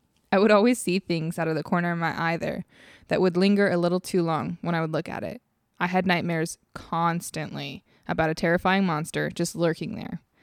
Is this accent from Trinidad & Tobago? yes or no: no; Illinois, United States; Once upon a hot minute ago, my sister and I were a couple of wee children growing up in Southern Illinois.